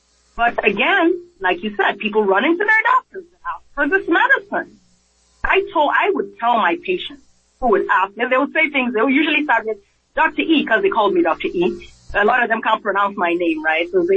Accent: Nigeria; also born or lived in England; now in United States; I grew up in Nigeria, I was born in England, I grew up in Nigeria, and I came to the U.S.

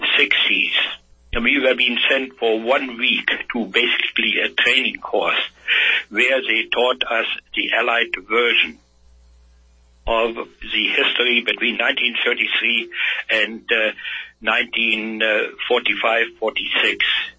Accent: Germany; when I grew up in Germany after the war

